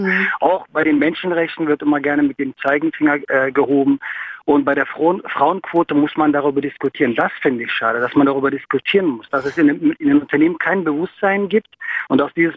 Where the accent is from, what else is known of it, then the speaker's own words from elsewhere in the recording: Germany; Ich bin Deutscher mit türkischem Integrationshintergrund